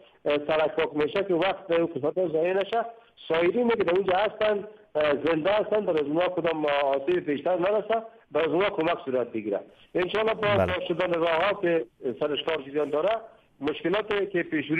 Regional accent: Panjshir, Afghanistan; چون ما خود ما از پنجشیر هستیم

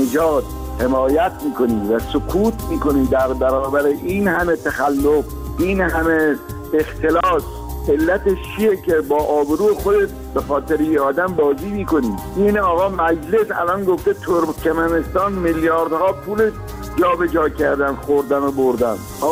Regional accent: Iran; بنده به عنوان یک ایرانی عرض میکنم

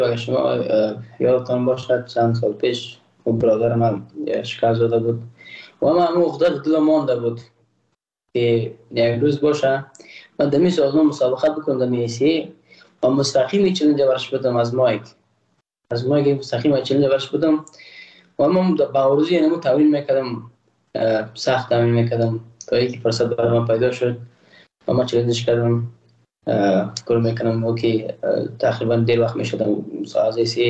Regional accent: Afghanistan; که من تاجک نیستم. احساس کنم ما روش بلاک پرشنی نیستم. ما یک افغان هستم

